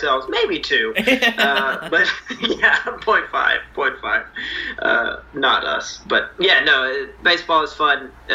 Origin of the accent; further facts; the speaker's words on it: the South, United States; Even though I am from the South, I've never watched a NASCAR race in my life.